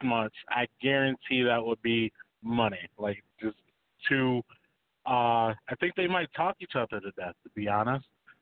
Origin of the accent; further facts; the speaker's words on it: Detroit, Michigan, United States; just growing up in Detroit, you know, just there's such a rich boxing, you know, history